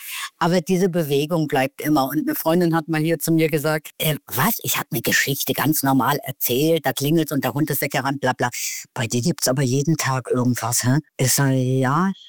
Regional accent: Mecklenburg-Vorpommern, Germany; ich bin jetzt in meiner Heimat in Meckpomm, wo absolut Ruhe ist, wo alles sehr klein und gemütlich ist

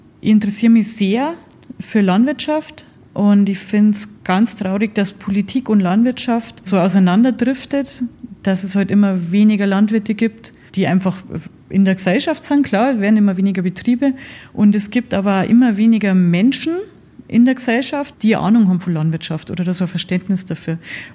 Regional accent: Bavaria, Germany; Ja, ich komme aus Oberbayern.

